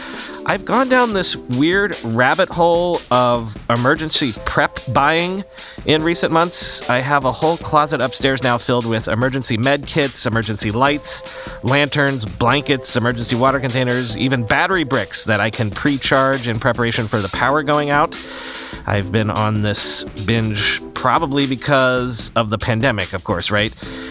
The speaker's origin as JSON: {"language": "English", "region": "Florida", "country": "United States", "tie": "born or raised there", "said": "it's made me have a sense memory of growing up in Florida."}